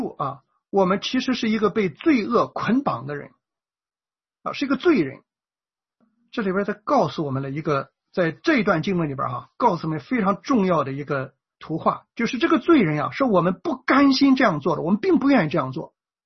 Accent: China; 所以我们中国人是个伪君子文化

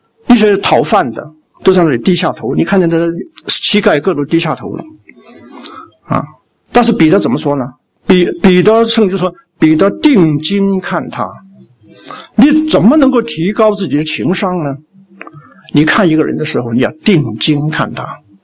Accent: Hong Kong; also born or lived in Germany; 我是香港来的，我的英语的优势比他们好，所以我就唯一的一个会讲英语的。

